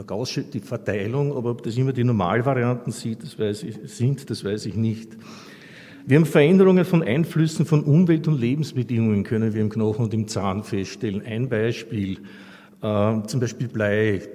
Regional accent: Hohenau, Lower Austria, Austria; ich bin selber aus dem Weinviertel, bin aus Hohenau.

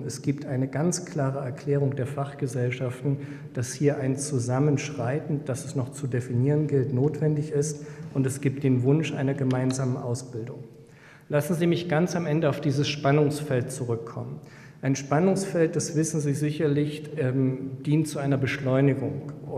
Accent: East Germany, Germany; das sehe ich sogar als Ostdeutscher

